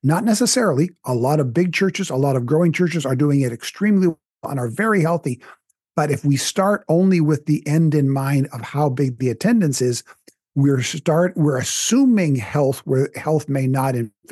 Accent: United States; And, I am an American and have no reason to deny that.

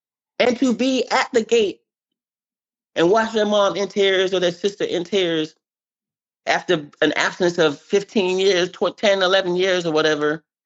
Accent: United States; because that had to be one of my proudest days as an American.

